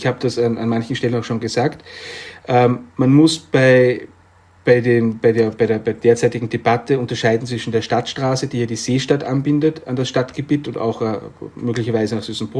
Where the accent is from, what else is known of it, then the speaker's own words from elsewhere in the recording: Vienna, Austria; Und ich empfinde Wien als meine Heimatstadt